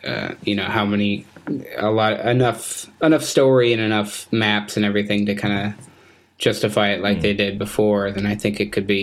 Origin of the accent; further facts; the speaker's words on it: Tucson, Arizona, United States; Running with Scissors is headquartered just outside my hometown of Tucson, Arizona.